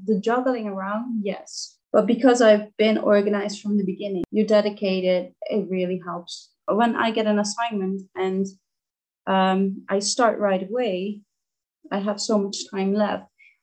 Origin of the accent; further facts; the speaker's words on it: Netherlands; English is a second language; because I'm from the Netherlands, I had to do a IELTS test, just testing my English